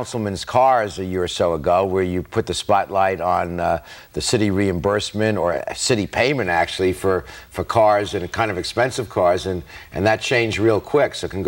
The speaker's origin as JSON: {"language": "English", "region": "New York", "country": "United States", "said": "Well, as you may know, I'm a New Yorker also."}